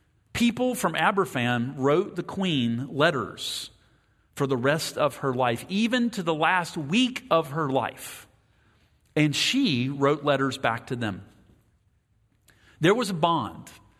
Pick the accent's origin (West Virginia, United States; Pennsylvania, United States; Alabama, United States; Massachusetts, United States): West Virginia, United States; Well, those of you, if you're like me, I grew up in West Virginia.